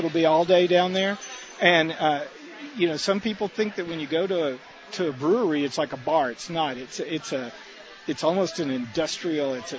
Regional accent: Texas, United States; So while mesquite is kind of what I grew up with in North Texas and West Texas, Central Texas oak, you can't beat it.

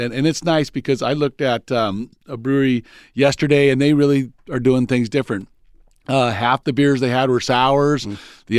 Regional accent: Tucson, Arizona, United States; And I just love showing off my hometown, going, this is who we are.

